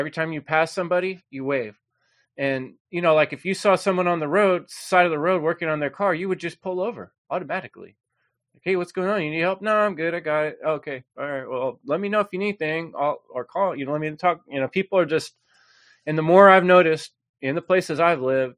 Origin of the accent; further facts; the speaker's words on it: San Jose, California, United States; I grew up in East San Jose, Silicon Valley, Bay Area, a bad neighborhood inside of that.